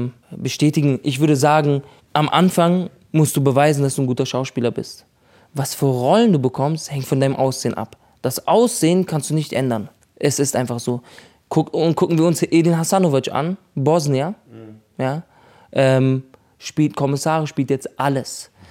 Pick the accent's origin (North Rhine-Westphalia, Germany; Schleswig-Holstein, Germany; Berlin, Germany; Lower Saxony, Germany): Berlin, Germany; Ich komme aus Berlin.